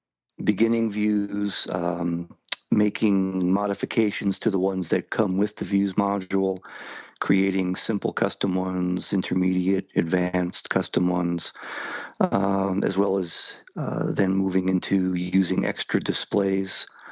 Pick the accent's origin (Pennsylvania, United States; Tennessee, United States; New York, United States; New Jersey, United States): New Jersey, United States; And I'm originally from New Jersey.